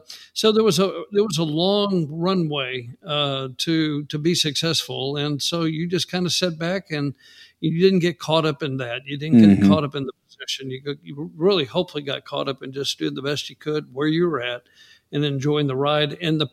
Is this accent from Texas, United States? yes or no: yes; San Antonio, Texas, United States; I grew up in San Antonio, and we still didn't have it in San Antonio.